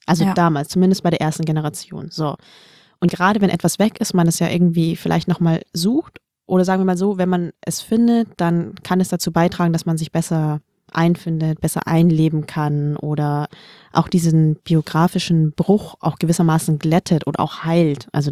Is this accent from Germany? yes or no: no; Vietnam; So voll No-Go, als Vietnamese das zu sagen.